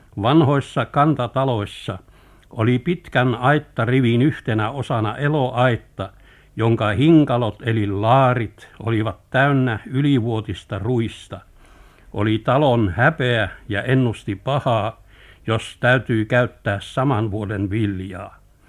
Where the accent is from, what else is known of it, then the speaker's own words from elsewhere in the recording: Tohmajärvi, North Karelia, Finland; Minun lapsuuteni sielun maisema on Pohjois-Karjalassa Tohmajärvellä oleva vankka maakylä Riikola. Kylä sijaitsee pitkällä kapeahkolla harjulla, jonka suunta on pohjoisesta etelään.